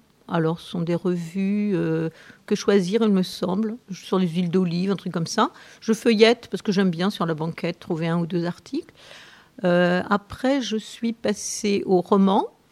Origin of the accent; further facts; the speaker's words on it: Paris, Île-de-France, France; now in Die, France; je suis parisienne. Et depuis le mois de juin, je suis habitante de Die.